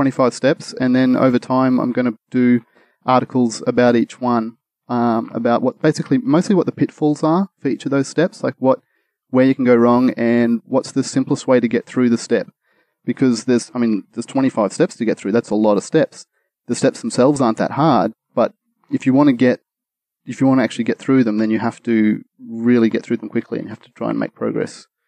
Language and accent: English; Australia; I'm an Aussie.